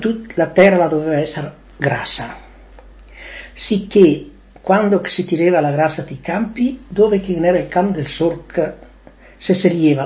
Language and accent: Italian; Cauria, Trentino-Alto Adige, Italy; Mi sono di Cauria